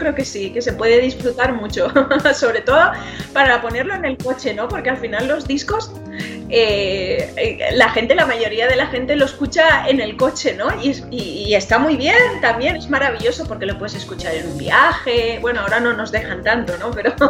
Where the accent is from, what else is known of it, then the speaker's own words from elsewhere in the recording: Canary Islands, Spain; accent: Canarian; now in Barcelona, Spain; como hemos estado viviendo en Barcelona, en fin, sí, he perdido totalmente el acento, pero es verdad que lo recupero, ¿eh? Cuando estoy allá en el estudio me vuelvo muy canaria, muy canaria.